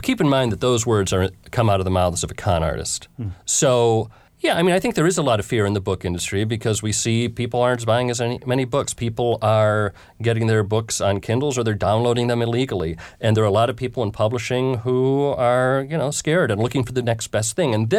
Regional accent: Chicago, Illinois, United States; Growing up in Chicago, I saw a lot of clowns perpetrated on the street.

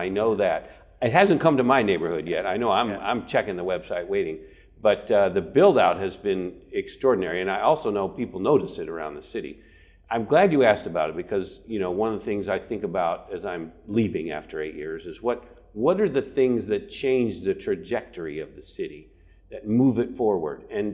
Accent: Bloomington, United States; born there; I've been a resident here for a long time. I was born in Bloomington

